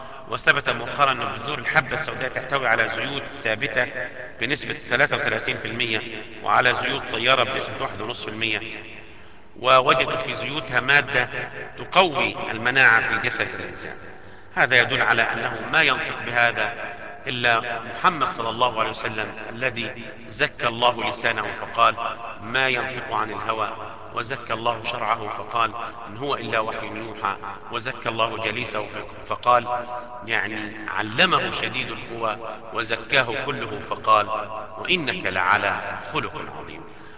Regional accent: Egypt; تعرف في مصر باسم حبة البركة، عندنا في مصر

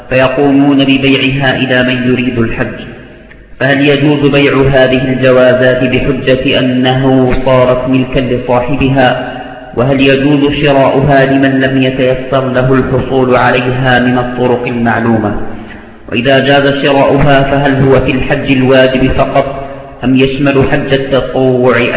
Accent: Algeria; لا يخفى على فضيلتكم أن الدولة عندنا في الجزائر تمنح جوازات سفر خاصة بالحج بالمجان

